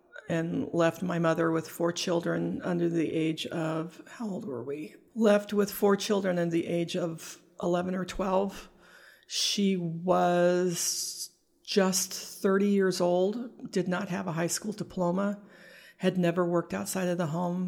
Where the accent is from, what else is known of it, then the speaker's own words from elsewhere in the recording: England, United Kingdom; born there; Well, I was born in England.